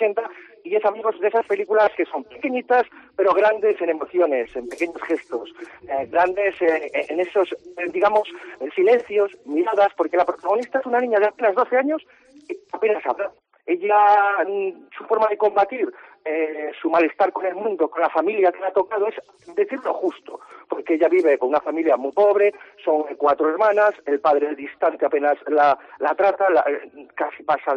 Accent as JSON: {"language": "Spanish", "country": "Spain", "said": "somos españoles, yo lo digo como español"}